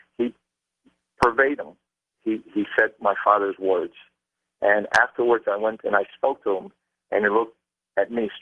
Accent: Argentina; I'm originally from Argentina.

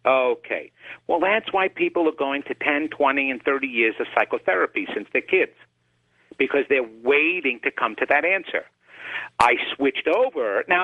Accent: New York, United States; Yeah, you're on the West. I'm from the East. It is so hard breaking through another New Yorker

